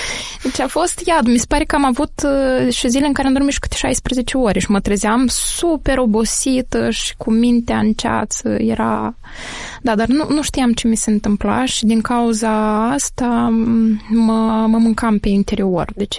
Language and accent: Romanian; Bălți, Moldova; Eu sunt din Bălți și Bălțul este unul din cele 3 orașe, evident, în afară de Chișinău